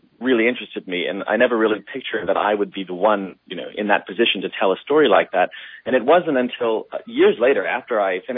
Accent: New Jersey, United States; growing up in New Jersey.

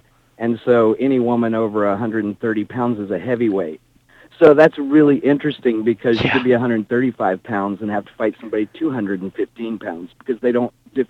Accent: Deep South, United States; even though I came from the Deep South and went to a Southern Baptist high school and college.

